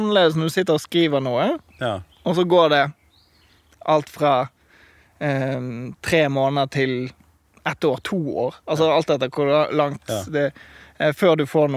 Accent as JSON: {"language": "Norwegian", "town": "Sotra", "region": "Vestland", "country": "Norway", "tie": "born or raised there", "said": "jeg har vært freelancer siden jeg flyttet fra Oslo. Ja. Så sånn min reise har vært er at jeg vokste opp da ute på Sotra."}